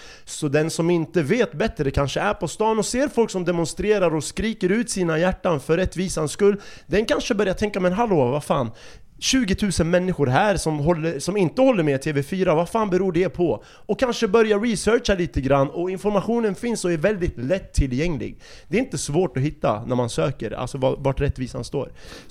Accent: Iraq; De har massmördat människor i ett land där jag kommer ifrån, Irak. Jag föddes 91 och i Irak fanns det sanktioner

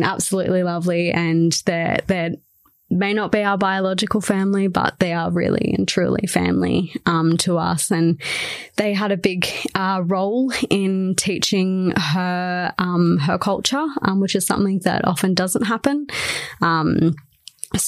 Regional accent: Shellharbour, New South Wales, Australia; So I moved here from Shell Harbour, which is on the east coast of Australia, about 40 minutes south of Wollongong.

